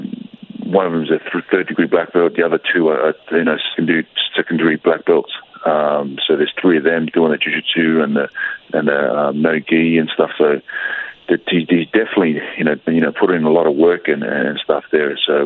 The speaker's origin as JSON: {"language": "English", "country": "Australia", "said": "Oh shit, sorry, man, I'm from Australia."}